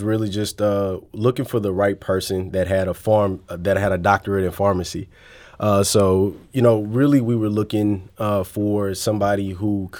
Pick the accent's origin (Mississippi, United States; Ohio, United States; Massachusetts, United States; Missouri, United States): Missouri, United States; St. Louis; this might be something that my hometown of St. Louis could benefit from.